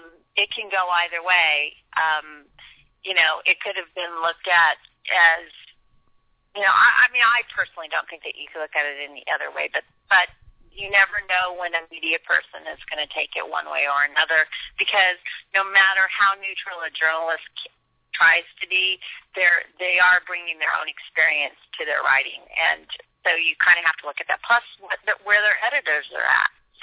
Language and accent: English; Kansas, United States; I grew up in Kansas.